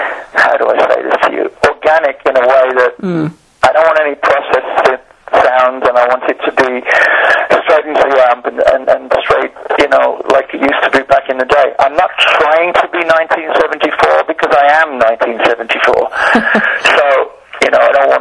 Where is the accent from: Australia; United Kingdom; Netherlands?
United Kingdom; Wolverhampton, West Midlands; now in Los Angeles, United States; I'm from Wolverhampton, so London probably would have been that aspect for someone from the north of England to move to London. But I went a little bit further west. I went all the way to Los Angeles and kind of stayed there.